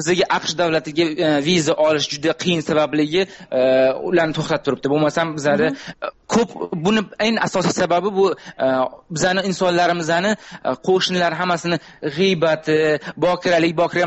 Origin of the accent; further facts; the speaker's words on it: New York City, New York, United States; Yo'q, men Amerikadan, Nyu-Yorkdanman.